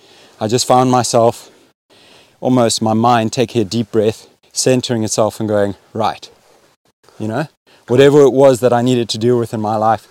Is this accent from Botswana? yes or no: yes; Botswana; grew up in Botswana. I wasn't watching Star Trek. I was outside.